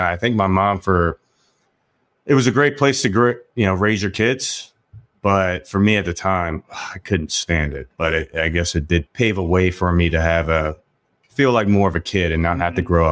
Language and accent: English; Maryland, United States; Yeah, so spent my early years in Prince George's County, Maryland, and PG County, shout out.